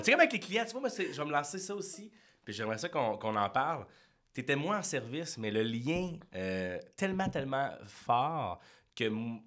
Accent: Quebec City, Quebec, Canada; now in Montreal, Canada; je venais de Québec, puis je t'aboutis, là, je te fast-forward ça, là, je t'aboutis à Montréal

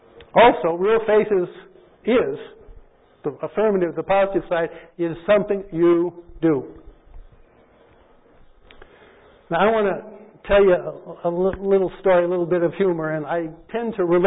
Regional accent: Washington, United States; born there; And then I realized, whoops, I'd probably be telling a fib there because I was born in Washington State. So I guess I am a Washingtonian.

